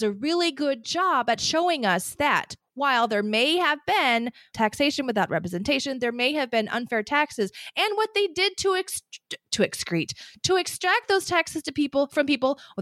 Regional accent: United States; especially as an American who was schooled here, right? Who was educated here.

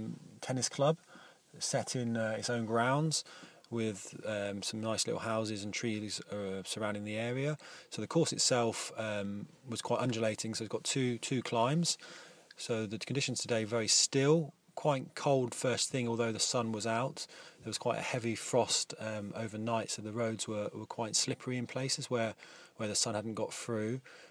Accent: Tring, East of England, United Kingdom; So I come from Tring, so I'm quite new to running really.

